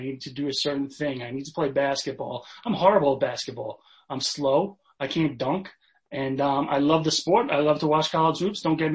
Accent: New York, United States; I grew up in Long Island, New York in a middle-class family as the youngest of three.

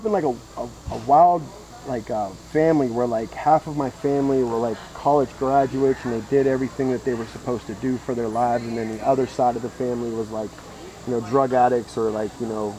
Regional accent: Pittsburgh, Pennsylvania, United States; accent: Pittsburghese; I have the Pittsburghese because I'm from Pittsburgh. Okay. So like I say downtown and I say the north side.

